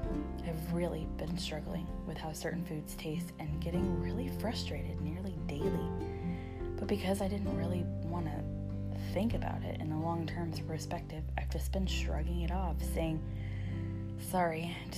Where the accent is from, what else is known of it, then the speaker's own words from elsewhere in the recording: Texas, United States; Growing up in Texas, I was pretty much raised on chips and salsa